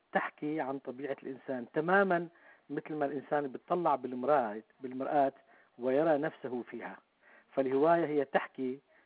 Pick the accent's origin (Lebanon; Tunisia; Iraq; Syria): Lebanon; now in Michigan, United States; لبناني متزوج، عندي 3 أولاد، ساكن في ميشيغان